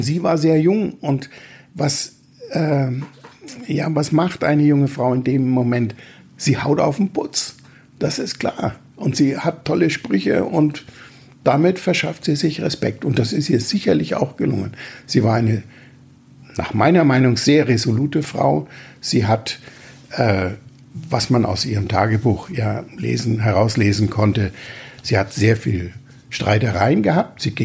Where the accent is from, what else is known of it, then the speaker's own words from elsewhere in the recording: Bavaria, Germany; wie man als Franke sagt.